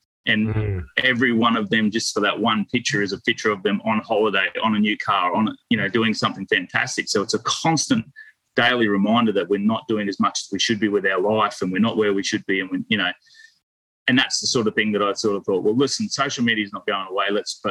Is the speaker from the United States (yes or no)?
no; Australia; I'm an Aussie by heart.